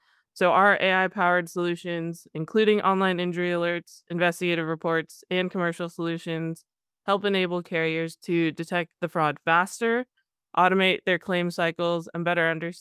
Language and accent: English; California, United States; also born or lived in Taiwan; Yeah, so I was originally adopted from Taiwan and grew up in the Bay Area, Northern California.